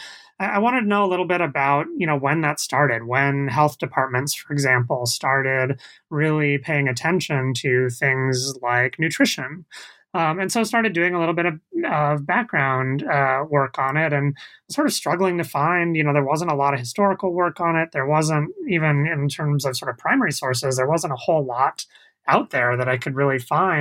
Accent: California, United States; So I remember I grew up in the Bay Area, and at once a year there would be an Itzit day.

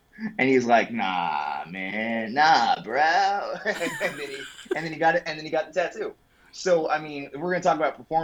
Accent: Queens, New York, United States

